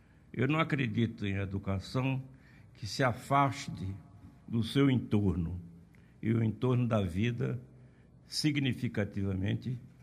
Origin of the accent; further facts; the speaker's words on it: Pernambuco, Brazil; Como já dizem que eu sou exageradamente pernambucanista, meus colegas de academia não me dizem que eu sou pernambucano, sou pernambucanista.